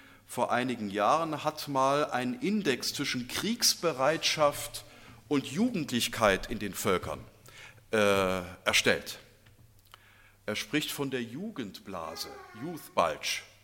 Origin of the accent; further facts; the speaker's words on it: Thuringia, Germany; weil ich schon als kleines Kind, ich komme aus dem Westen Thüringens, hatte ich guten Empfang.